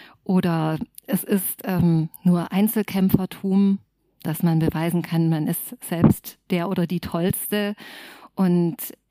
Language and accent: German; Tübingen, Baden-Württemberg, Germany; ich komme ja aus Tübingen